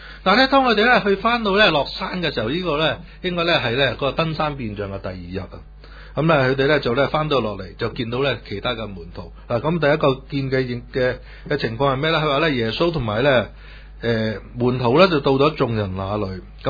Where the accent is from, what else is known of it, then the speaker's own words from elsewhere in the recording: China; 就係我哋中國人最講嘛，唔靚嘛